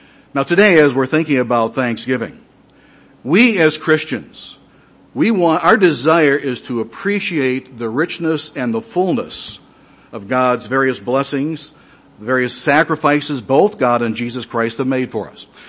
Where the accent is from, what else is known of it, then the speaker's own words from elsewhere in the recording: Michigan, United States; He said, where are you from? I said, well, I'm from Michigan.